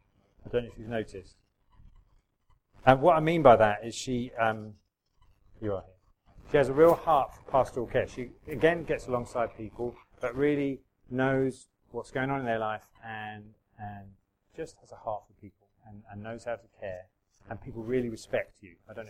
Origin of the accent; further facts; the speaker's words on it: England, United Kingdom; And so most people, we're quite English.